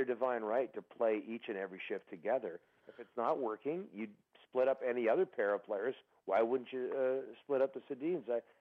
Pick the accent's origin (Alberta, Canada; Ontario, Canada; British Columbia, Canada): British Columbia, Canada; Burnaby; he's from Burnaby, which is my hometown.